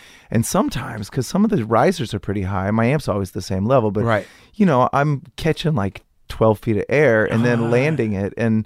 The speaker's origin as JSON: {"language": "English", "town": "Highland Park", "country": "United States", "tie": "born or raised there", "said": "growing up in Highland Park, and the weird thing was that we had sort of the trappings."}